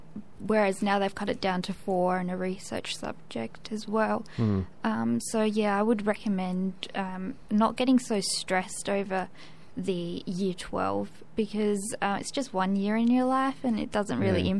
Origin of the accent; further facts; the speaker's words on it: South Australia, Australia; born there; So I was born in South Australia. My dad was born in Italy and my mum was born in Argentina.